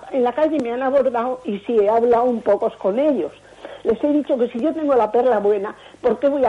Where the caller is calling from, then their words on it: Madrid, Community of Madrid, Spain; Soy de aquí de Madrid.